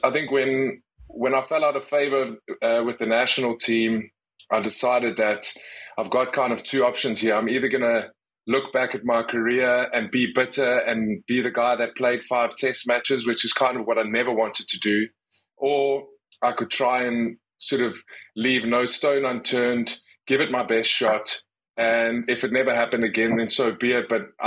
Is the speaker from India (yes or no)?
no; South Africa; And I'm a South African passport holder.